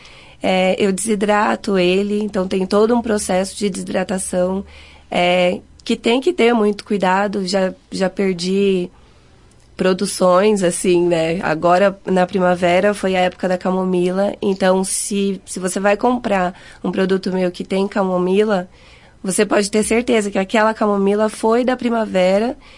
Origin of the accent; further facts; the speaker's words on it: Cuiabá, Mato Grosso, Brazil; moved away as an adult; Eu sou de Cuiabá. É, eu vim porque eu queria mudar de vida, eu queria realmente morar num lugar mais tranquilo